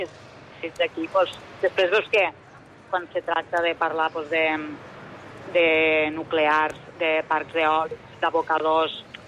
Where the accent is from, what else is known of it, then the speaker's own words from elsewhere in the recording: Catalonia, Spain; jo sóc del Delta i no de la part de la muntanya